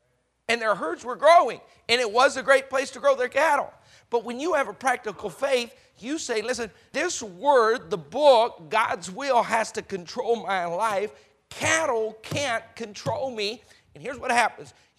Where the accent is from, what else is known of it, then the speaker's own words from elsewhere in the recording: Colorado, United States; I remember growing up in Colorado, we had some friends with a farm.